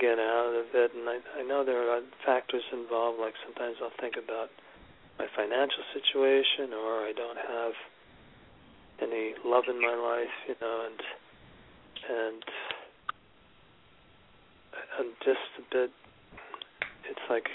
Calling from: Arlington, Massachusetts, United States; I'm calling from Arlington, Massachusetts. Arlington, Massachusetts, yeah.

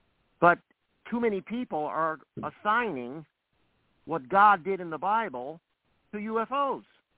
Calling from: Cleveland, Ohio, United States; I'm from Cleveland.

